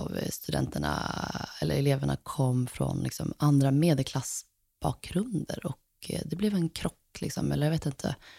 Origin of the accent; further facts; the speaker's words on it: Gothenburg, Västra Götaland County, Sweden; Jag trivdes med min barndom i Högsbo, det gjorde jag.